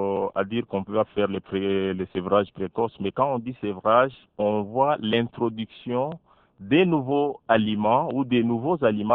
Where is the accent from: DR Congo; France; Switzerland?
DR Congo; chez nous en RDC